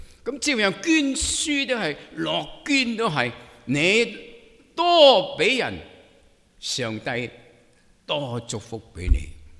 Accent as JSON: {"language": "Cantonese", "country": "China", "said": "施恩莫忘報，我哋中國人講咁"}